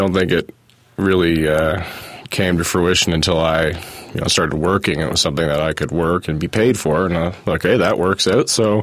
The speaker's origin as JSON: {"language": "English", "town": "Beaverton", "region": "Ontario", "country": "Canada", "tie": "born or raised there", "also_born_or_lived": "Toronto", "lives_now": "Banff, Canada", "said": "I'm originally from Toronto. I grew up in a small town north of there called Beaverton. So small town roots."}